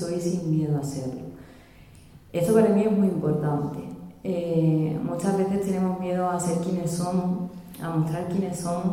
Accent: Huelva, Andalusia, Spain; now in Monesterio, Spain; Al final llego a Extremadura, aunque soy andaluza y muy, muy choquera de Huelva, llego a Extremadura en el corazón, porque vivir aquí en Monesterio

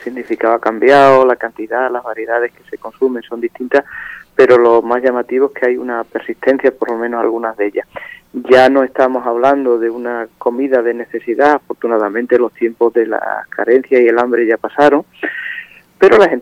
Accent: Pallares, Extremadura, Spain; la zona de Pallares, que es mi pueblo

